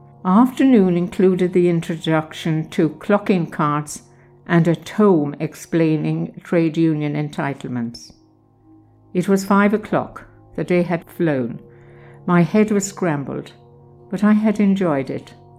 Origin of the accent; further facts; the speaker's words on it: Ireland; I wanted to prove as an Irish girl, I would do the job well.